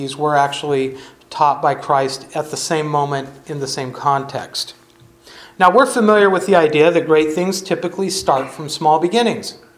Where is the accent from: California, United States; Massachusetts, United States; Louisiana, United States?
California, United States; We had tons of oak forests where I grew up in California.